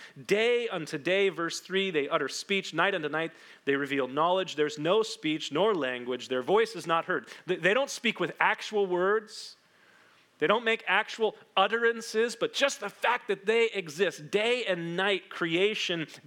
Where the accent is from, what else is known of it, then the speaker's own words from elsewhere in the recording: United States; Now, I'm an American. That means I'm fluent in one language.